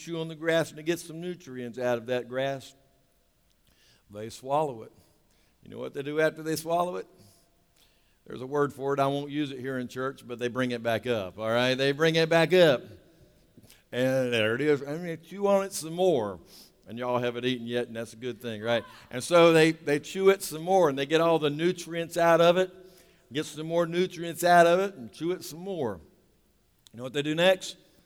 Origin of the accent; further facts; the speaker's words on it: North Carolina, United States; We're from North Carolina, right? Y'all, maybe y'all didn't have experience with this, but we got cows around here.